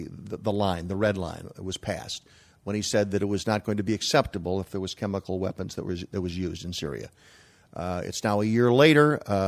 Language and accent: English; Chicago, Illinois, United States; from Chicago.